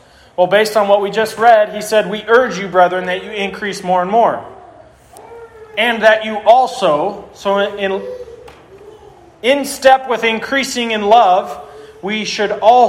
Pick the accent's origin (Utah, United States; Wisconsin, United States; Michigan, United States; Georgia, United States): Utah, United States; St. George; I grew up in St. George where it was a lot of snowbirds would live there.